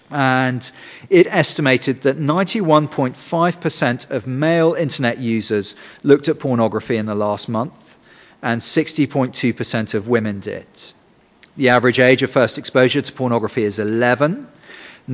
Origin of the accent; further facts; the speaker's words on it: England, United Kingdom; it's not just that we're English and we kind of feel a bit awkward talking about sex.